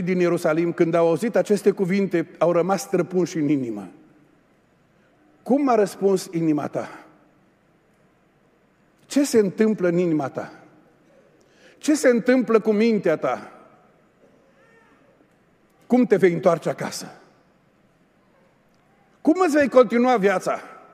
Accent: Oradea, Bihor County, Romania; noi nu suntem din aristocrație, noi nu suntem dintre bogătașii lumii, noi suntem de la Burzuc, de la Oradea

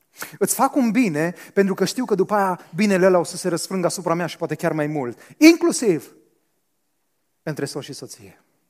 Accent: Banat, Romania; Eu sunt venit din Banat, așa că îmi permis să mă iau de voi.

